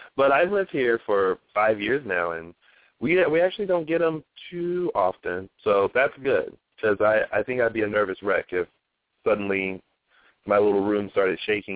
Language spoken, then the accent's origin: English; Columbia, South Carolina, United States; Yeah, I'm from Columbia, South Carolina. And I always say that I'm from Columbia because that's the longest place I've lived. My dad was in the military, so we traveled around quite often.